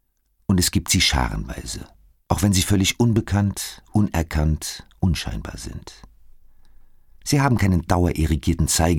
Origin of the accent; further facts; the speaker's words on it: Germany; dass mein Heimatland, ehemals Land der Dichter und Denker